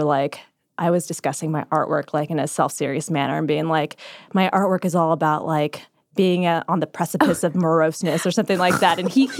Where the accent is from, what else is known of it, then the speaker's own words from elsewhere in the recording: California, United States; I'm from Orange County ever since I was in high school.